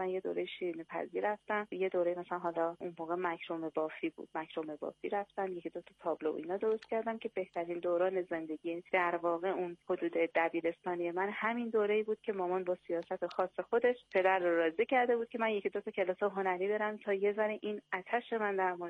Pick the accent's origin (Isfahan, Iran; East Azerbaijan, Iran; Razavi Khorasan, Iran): Razavi Khorasan, Iran; Mashhad; born there; من در شهر مشهد به دنیا اومدم و دوران خیلی کمی رو در مشهد بودم در دوران کودکی. پدرم نظامی بودن، به دلیل شغل که داشتن ما شهرهای مختلف رو رفتیم و زندگی کردیم.